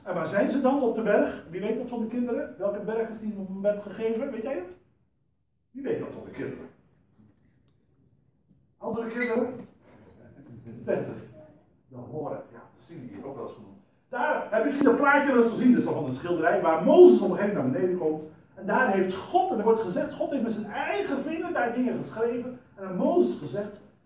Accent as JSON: {"language": "Dutch", "town": "Dordrecht", "region": "South Holland", "country": "Netherlands", "said": "Ik ben een echte Dordtenaar, dat weet ik."}